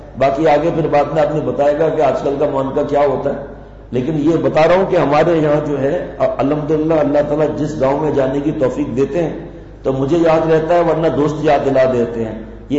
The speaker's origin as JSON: {"language": "Urdu", "region": "Sindh", "country": "Pakistan", "said": "ہم تو یہاں سندھ کے رہنے والے ہیں نا گاؤں کے"}